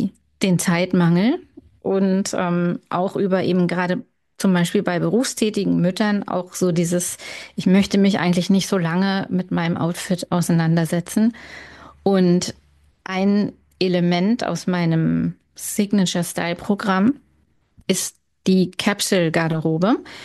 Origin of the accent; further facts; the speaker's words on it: Berlin, Germany; als Berlinerin